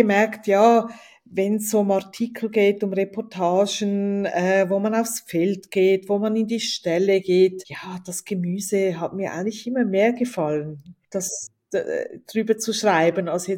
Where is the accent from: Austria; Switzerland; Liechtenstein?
Switzerland; Also das hat man bei euch in Deutschland, bei uns in der Schweiz früher sehr oft gegessen